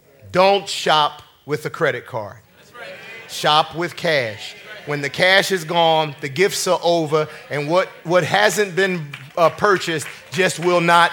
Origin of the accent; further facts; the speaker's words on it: Jamaica; Amen. I'm a Jamaican boy. I've had curry goat. Hallelujah. I've had a lot of those good delicacies from down home, but never did I have chicken feet.